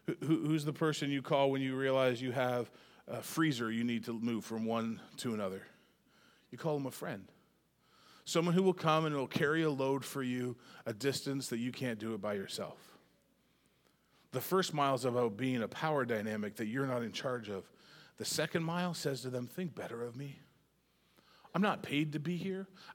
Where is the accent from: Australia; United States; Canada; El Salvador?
Canada; Maybe you weren't aware, but I grew up in Canada.